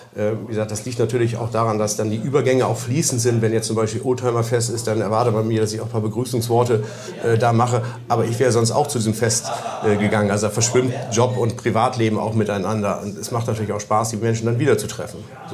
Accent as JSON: {"language": "German", "region": "Hamburg", "country": "Germany", "tie": "born there", "said": "Ich bin zwar gebürtiger Horner und wohne an der Grenze"}